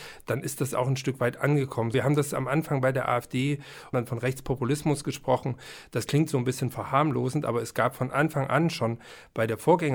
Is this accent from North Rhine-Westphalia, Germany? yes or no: no; Leipzig, Saxony, Germany; Ich bin ein Kind der Revolution 89, ich bin in Leipzig als Kind über die Straßen gelaufen.